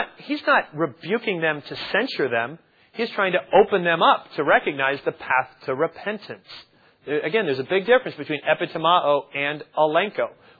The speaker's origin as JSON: {"language": "English", "region": "New Jersey", "country": "United States", "said": "I'm from New Jersey, the New York area, and I don't even like to confront people."}